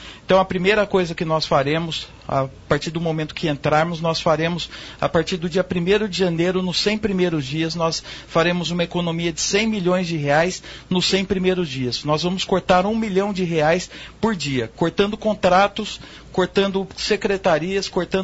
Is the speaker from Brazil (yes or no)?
yes; Campinas, São Paulo, Brazil; born there; a cidade de Campinas, que é a cidade que eu amo, que eu tenho orgulho, nasci aqui em Campinas.